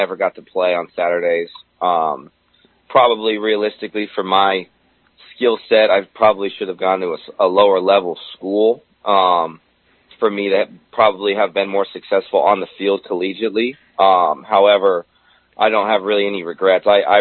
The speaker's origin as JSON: {"language": "English", "town": "San Marcos", "region": "California", "country": "United States", "said": "I come from San Diego, North County, San Diego, in a town called San Marcos."}